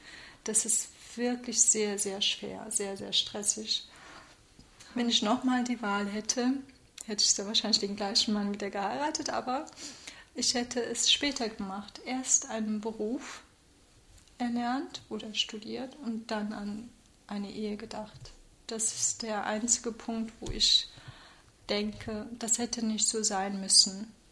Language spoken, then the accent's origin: German; Germany; born or raised there; also born or lived in Turkey